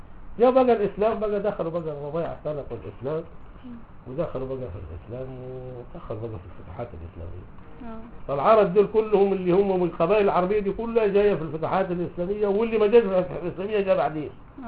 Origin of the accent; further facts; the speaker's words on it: Libya; now in Egypt; ليه احنا جينا من ليبيا من الغرب هم يقولوا علينا مغاربه